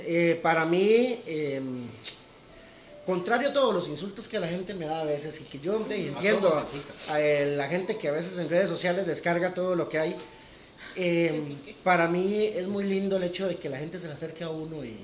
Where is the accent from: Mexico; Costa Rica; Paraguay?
Costa Rica; terminas siendo un tico más.